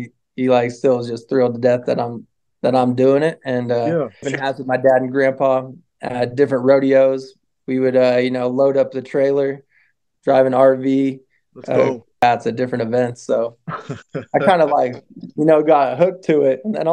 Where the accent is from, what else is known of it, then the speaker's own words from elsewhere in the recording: Denver, Colorado, United States; I mean, I grew up more on my mom's side of her family. Growing up in Denver, I played sports.